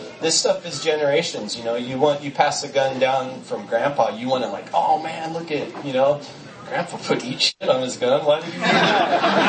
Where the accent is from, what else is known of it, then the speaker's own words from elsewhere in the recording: Long Beach, California, United States; I'm from Long Beach